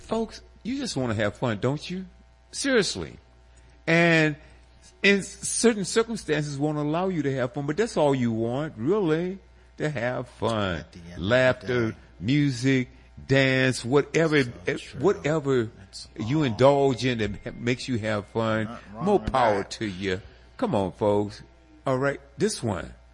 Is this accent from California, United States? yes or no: no; Boston, Massachusetts, United States; accent: Boston; My Boston accent.